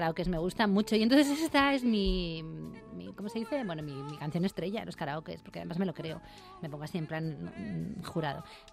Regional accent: Madrid, Community of Madrid, Spain; Yo de Madrid. Mi familia es de Jaén, pero yo soy de Madrid.

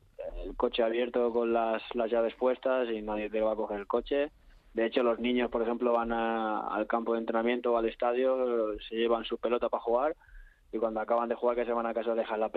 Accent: Valencia, Valencian Community, Spain; yo soy de Valencia y yo había jugado toda mi carrera en Valencia hasta que me dan la oportunidad de salir fuera, que primero fue Malta, luego las Islas Maldivas y luego de Islas Maldivas me vine a Feroe.

